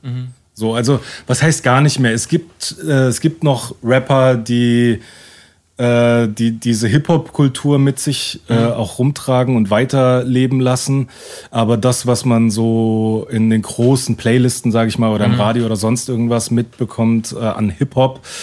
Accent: Oberkirch, Baden-Württemberg, Germany; Wir waren 5 MCs aus dem Raum Oberkirch-Offenburg, Ortenau-Kreis. Ja. Das ist meine Heimat.

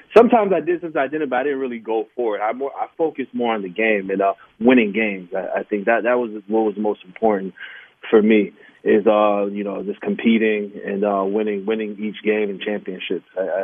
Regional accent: New York, United States; growing up in New York or in America, the game isn't as amplified as it is now.

